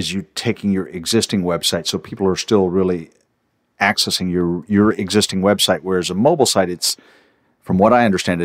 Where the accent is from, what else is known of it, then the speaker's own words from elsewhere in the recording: Waco, Texas, United States; I grabbed a web developer here in my hometown of Waco.